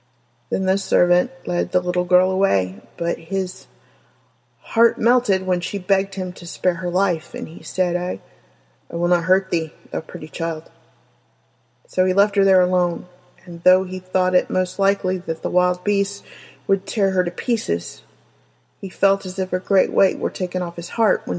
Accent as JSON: {"language": "English", "region": "the South", "country": "United States", "accent": "southern", "said": "No one wants to listen to me slur and mumble on top of my southern accent, and my occasional dysphagia, which causes me to stumble over words."}